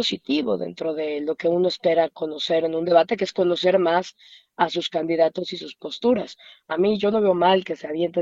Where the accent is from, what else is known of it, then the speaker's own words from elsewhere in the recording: Mexico City, Mexico; además, como chilango, pues es el lugar en el que vivimos y importa